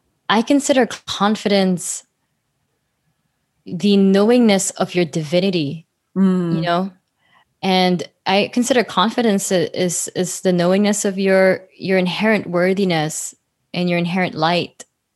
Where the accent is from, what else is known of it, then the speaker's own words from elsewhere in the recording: Philippines; moved away as an adult; now in United States; I grew up in the Philippines, and I moved to the US for college